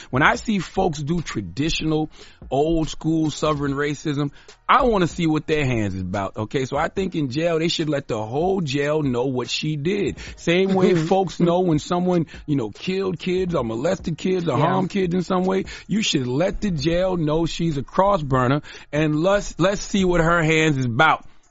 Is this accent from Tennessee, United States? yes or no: no; South Carolina, United States; Drop one of Clues Bombs for South Carolina, my home state.